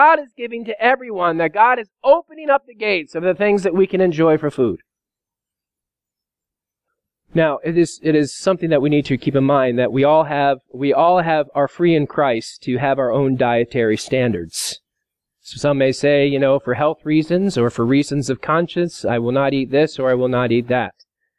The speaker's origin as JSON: {"language": "English", "region": "Scotland", "country": "United Kingdom", "said": "I can say that because I'm Scottish myself."}